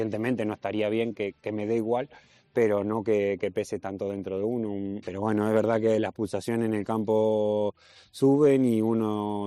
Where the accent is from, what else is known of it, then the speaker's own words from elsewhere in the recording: Argentina; yo vengo de Argentina y al final me lleva un poco allá